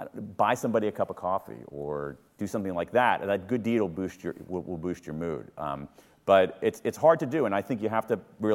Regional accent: United States; when I remember being a little kid growing up in America in the 1970s

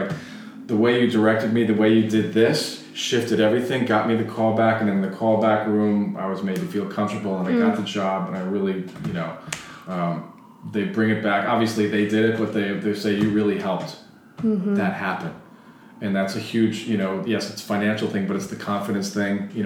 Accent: New York, United States; That I'm a New Yorker.

